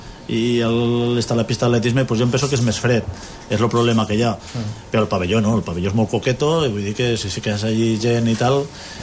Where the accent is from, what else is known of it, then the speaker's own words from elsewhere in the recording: Fabara, Aragon, Spain; jo vinc de Favara, i a Favara la veritat és que sempre hem tingut molta afició al pavelló ple